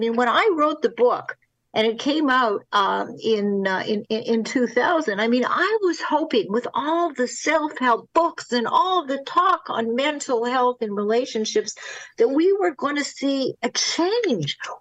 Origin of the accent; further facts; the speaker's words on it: Winnipeg, Manitoba, Canada; When I was a kid growing up in Winnipeg, Canada, whoever knew about teenage dating abuse?